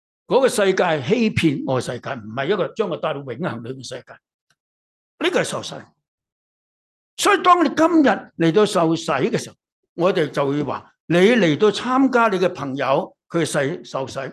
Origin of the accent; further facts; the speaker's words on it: China; 我们中国人最好了